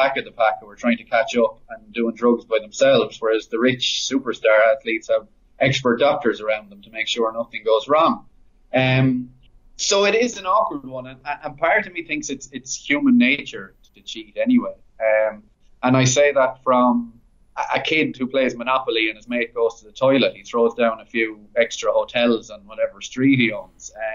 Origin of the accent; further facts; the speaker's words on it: Ireland; And even I'm Irish.